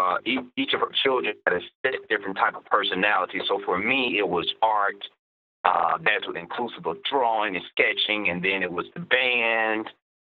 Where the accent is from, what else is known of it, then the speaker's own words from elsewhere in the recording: Birmingham, Alabama, United States; You know, again, I'm from Birmingham, and I'm an 80s baby, so that's given my age.